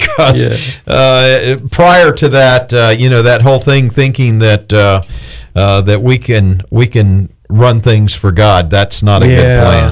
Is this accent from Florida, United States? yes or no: yes; Hobe Sound, Florida, United States; even from my background growing up in Hope Sound, it was a small place. We had one blinking light.